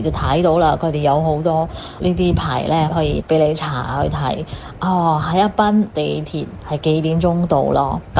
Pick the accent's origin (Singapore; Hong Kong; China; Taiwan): Singapore; 我们新加坡这里呢